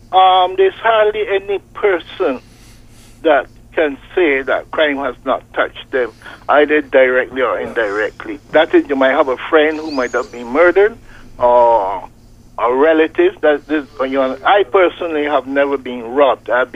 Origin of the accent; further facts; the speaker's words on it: Barbados; when I was growing up in Barbados.